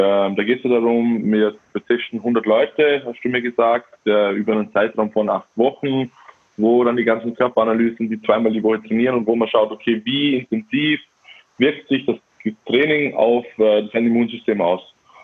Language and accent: German; Austria; Bei uns in Österreich